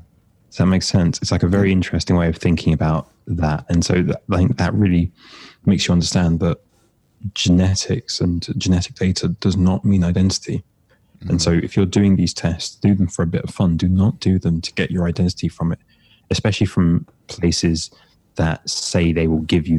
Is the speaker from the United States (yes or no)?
no; United Kingdom; as a Ghanaian man, British Ghanaian man, I've been brought up in a certain way.